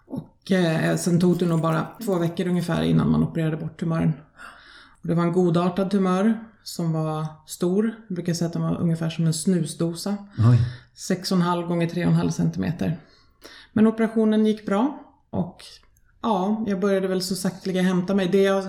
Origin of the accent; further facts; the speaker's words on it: Stockholm, Stockholm County, Sweden; Ja, född och uppvuxen i södra Stockholm.